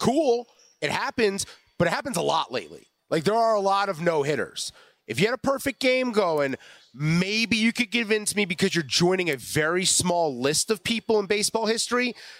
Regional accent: United States; Well, I am American, despite that being Team America.

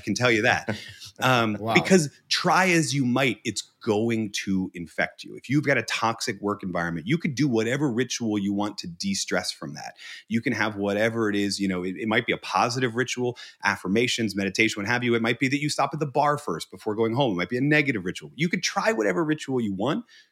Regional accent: Northeast, United States; I come from the Northeast of the United States. My love language is snark, right?

